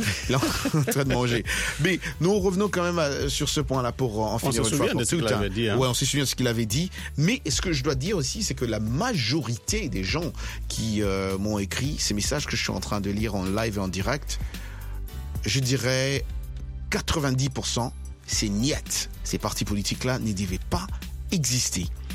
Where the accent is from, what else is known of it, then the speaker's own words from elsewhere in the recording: Angola; chez nous, en Angola ou ailleurs, ils sont appelés partis politiques des aumônes.